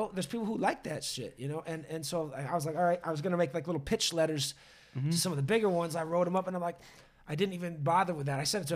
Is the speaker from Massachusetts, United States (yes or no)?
yes; Boston, Massachusetts, United States; I mean, I'm from Boston. Chelsea's right there, you know?